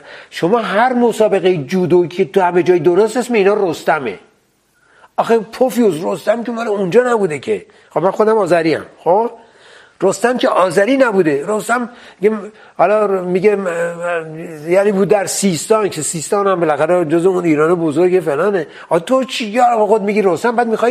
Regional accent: France; فرانسه برای من خیلی مهمه، به دلیل اینکه من دوره بچگیم اونجا بودم، خیلی از مسائل فرهنگیشون تو من رخنه کرده، میدونین، یعنی من گوشت و پوست و استخونم ایرانیه

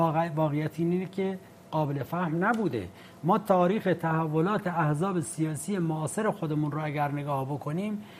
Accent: Iran; یعنی من به عنوان یک ایرانی رسالت من اینه که من فرهنگ خودم رو بشناسم، تاریخ خودم رو بشناسم.

